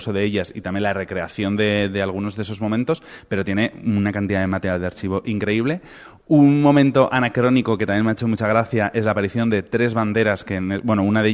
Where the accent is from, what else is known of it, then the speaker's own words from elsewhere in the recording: Spain; Y además nosotros como españoles, pues también nos afecta